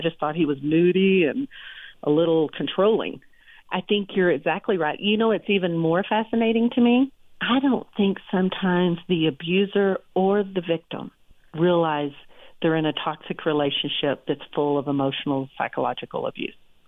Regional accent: the South, United States; I realized that either I can stay here, and I grew up in the South, and live in a trailer house with a man that verbally abuses me

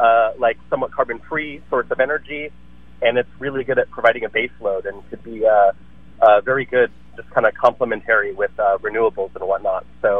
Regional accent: Sacramento, California, United States; I'm from Sac, so we got SMUD.

